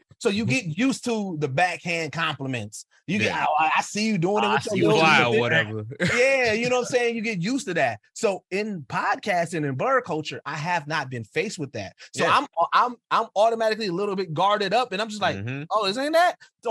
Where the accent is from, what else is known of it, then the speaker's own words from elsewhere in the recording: Milwaukee, Wisconsin, United States; I'm like, yo, I'm a nigga from Milwaukee, bro.